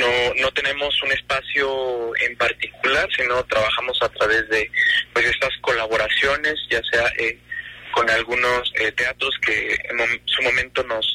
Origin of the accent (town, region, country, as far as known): Mexico